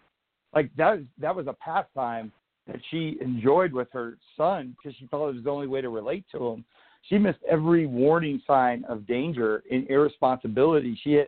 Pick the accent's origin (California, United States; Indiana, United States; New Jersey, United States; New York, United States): New Jersey, United States; now in Nevada, United States; Certain states like New Jersey, where I'm from, right? I live in Nevada now, but I'm from Jersey.